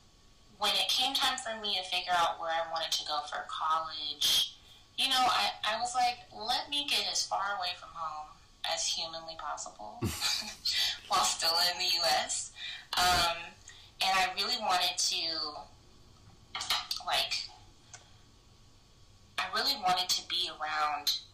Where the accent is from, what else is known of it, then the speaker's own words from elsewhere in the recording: Seattle, Washington, United States; also born or lived in Tacoma; I was born in Tacoma, Washington.